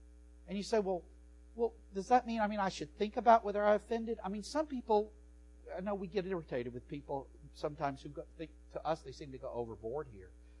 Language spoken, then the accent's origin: English; the South, United States; I come from the South, which is worse than the Midwest